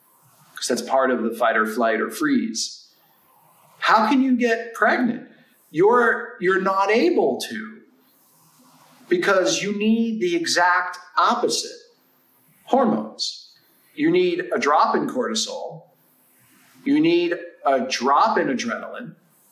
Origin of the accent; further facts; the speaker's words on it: New York, United States; because, you know, I'm a New Yorker and New Yorkers sometimes have some sarcasm.